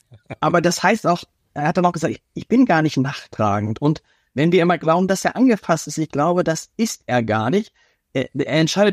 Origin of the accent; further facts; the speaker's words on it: Hamburg, Germany; Ja, das kennt man doch auch so, wenn man dann so als Hamburger in so einer Stube so, Schluss jetzt, aber so.